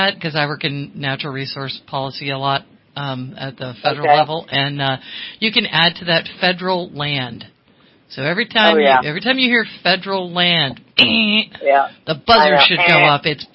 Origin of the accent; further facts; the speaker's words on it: Connecticut, United States; also born or lived in California / Washington; I'm not from California. I've lived in all the bad places. Washington State, I grew up in Connecticut. It's like they implode, I move.